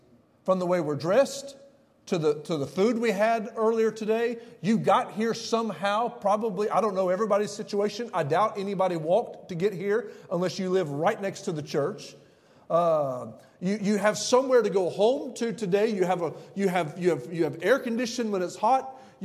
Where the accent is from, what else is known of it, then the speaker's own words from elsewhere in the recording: Florida, United States; now in Alabama, United States; But I've always lived in Central Florida. Then I moved to Alabama.